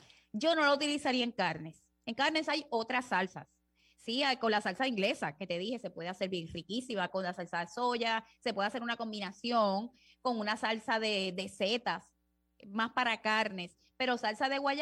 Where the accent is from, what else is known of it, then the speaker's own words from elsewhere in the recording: Puerto Rico; que yo soy boricua. Tú sabes, yo sería boricua hasta que aunque naciera en la luna.